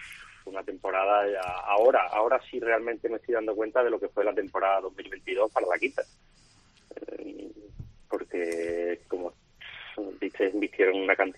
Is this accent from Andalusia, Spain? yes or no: yes; Seville, Andalusia, Spain; Somos una ganadería sevillana, nosotros hemos vivido toda la vida en Sevilla